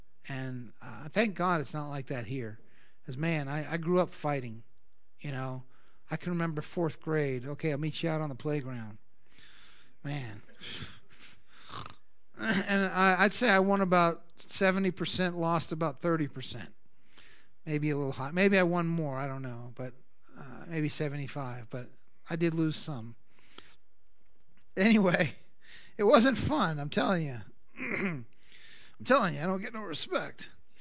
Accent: Boston, Massachusetts, United States; And I grew up in Boston, so everybody used to like to punch people in the face

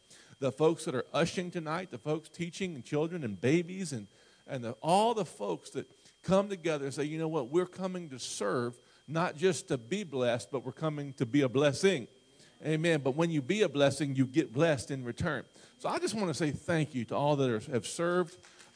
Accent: Ohio, United States; I grew up in Ohio, so it's not that big of a deal for me.

